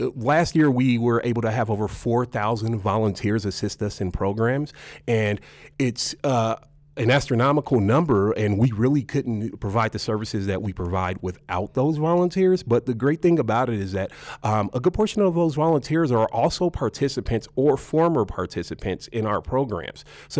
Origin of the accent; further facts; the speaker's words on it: Denver, Colorado, United States; I grew up in the Five Points area